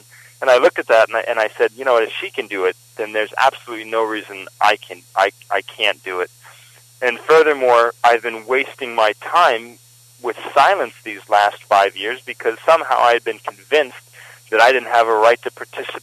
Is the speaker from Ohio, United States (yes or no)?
no; Auburn, Alabama, United States; now in Brooklyn, United States; I moved to Brooklyn, New York. I'm originally from Auburn, Alabama, but I decided that I was going to move to New York City to pursue my education.